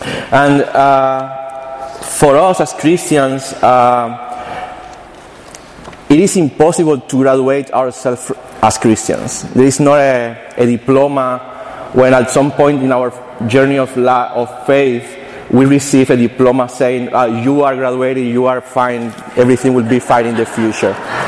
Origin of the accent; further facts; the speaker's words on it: Cuba; Many of you know that I'm from Cuba originally, and I was born in the 80s